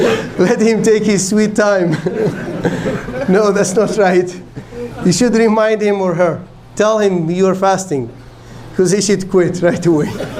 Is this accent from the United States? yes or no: no; Algeria; And I grew up in Algeria